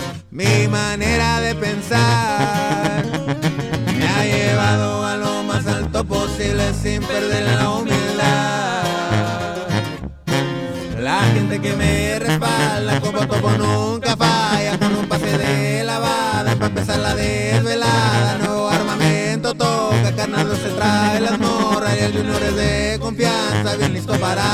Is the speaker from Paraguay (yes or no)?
no; Michoacán, Mexico; después para Michoacán, donde es mi tierra nata